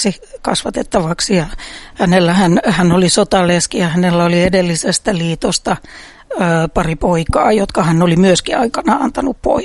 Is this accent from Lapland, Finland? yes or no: no; Espoo, Uusimaa, Finland; synnyin Espoossa, tai siis kävin tietysti Helsingin puolella syntymässä, koska hän Espoossa ollut vielä Jorvi-sairaala vuonna 1964, jolloin minä olen syntynyt